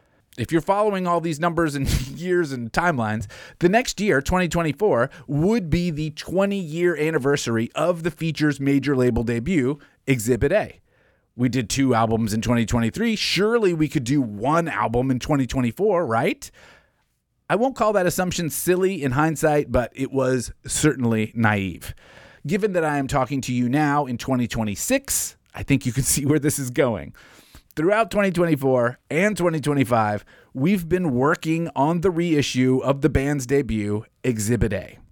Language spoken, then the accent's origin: English; Nashville, Tennessee, United States; Quick context here and or a reminder, I am from the Nashville area.